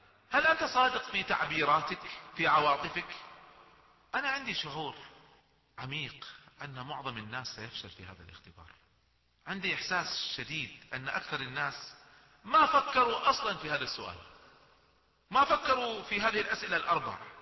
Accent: Kuwait; أذكر مرة في واحد من الشباب دخل عندنا في الكويت إلى واحد من التجار الكبار

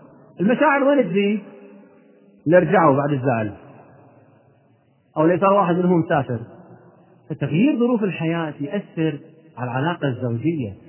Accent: Kuwait; أحد الدكاترة عندنا في الكويت

